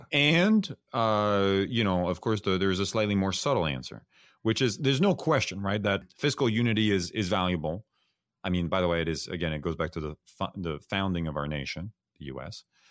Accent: Paris, Île-de-France, France; born there; English is a second language; I'm French. I was born in Paris. So I think a lot about Europe.

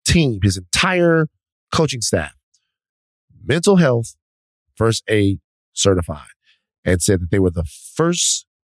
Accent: Baton Rouge, Louisiana, United States; a guy from Baton Rouge, my hometown.

